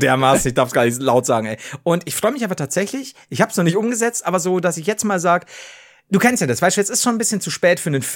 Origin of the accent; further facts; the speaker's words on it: Bavaria, Germany; Leute, als Bayer hier also meine Warnung